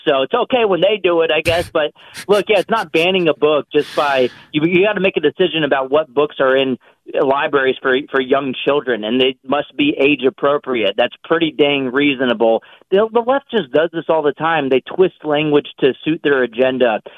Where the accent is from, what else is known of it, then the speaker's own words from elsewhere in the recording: Texas, United States; in Texas, in my home state